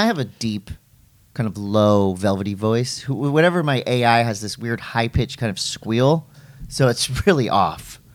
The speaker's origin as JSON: {"language": "English", "country": "Ireland", "said": "I'm Irish."}